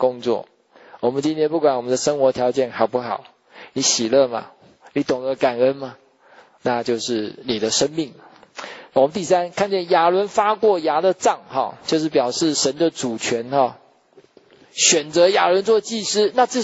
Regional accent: China; 好像我们那个我们中国人那个什么年糕啊

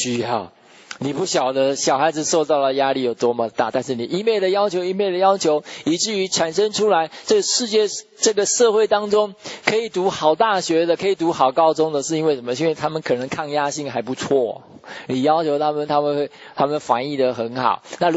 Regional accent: China; 我们中国人哈，我们的沟通方式绝大部分都不是很好。

